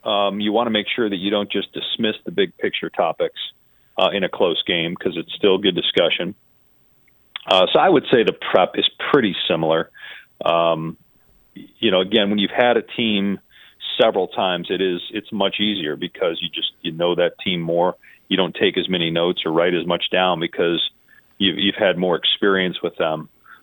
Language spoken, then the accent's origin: English; Madison, Wisconsin, United States; And I became a Syracuse fan watching growing up in Madison, Wisconsin